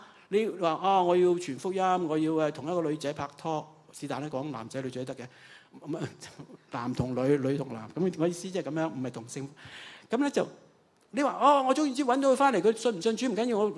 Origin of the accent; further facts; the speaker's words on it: China; 真係我哋中國人就好慘啊！